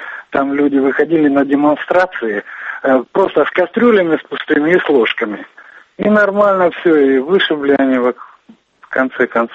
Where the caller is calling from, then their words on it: Kabardinka, Krasnodar Krai, Russia; Я вообще не из Кабардино-Балкарии. Я с поселка Кабардинка, это недалеко от Геленджика.